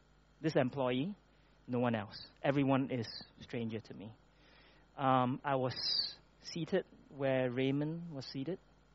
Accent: Malaysia; when I grew up in Malaysia, my family is not religious at all, but we do all I would call us a cultural Taoist, Buddhist, whatever.

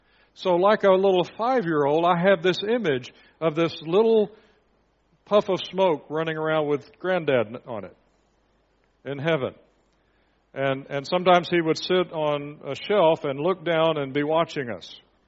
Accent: Indonesia; When I was a child growing up in Indonesia, I was very young. I was 5 or 6.

